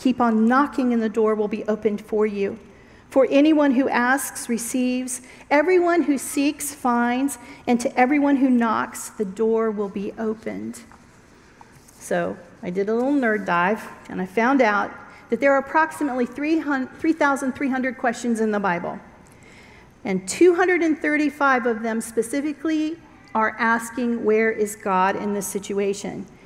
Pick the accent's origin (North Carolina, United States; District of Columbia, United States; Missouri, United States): District of Columbia, United States; Washington; because I grew up in Washington, D.C. area.